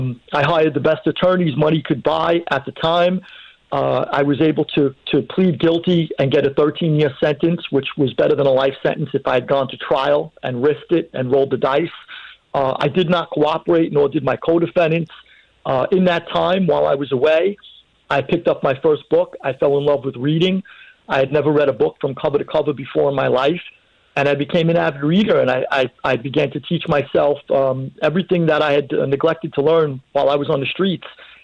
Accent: Queens, New York, United States; In a nutshell, I grew up in Queens.

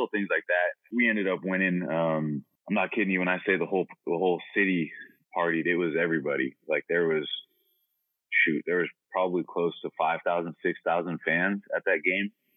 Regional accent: California, United States; Because growing up in the Bay Area, for those who don't know, it's God. There's like every single inch of land is pretty much a house or a condo where I grew up.

